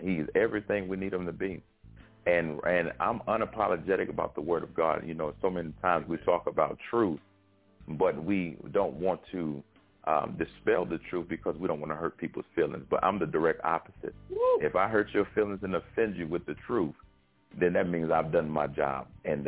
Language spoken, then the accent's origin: English; Chicago, Illinois, United States; As Ron has already said, I'm from Chicago, Illinois. I live in Virginia.